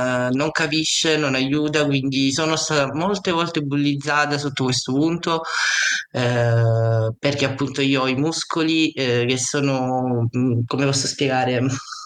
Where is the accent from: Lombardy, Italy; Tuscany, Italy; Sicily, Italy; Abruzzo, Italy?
Sicily, Italy; Messina; perché io sono di Messina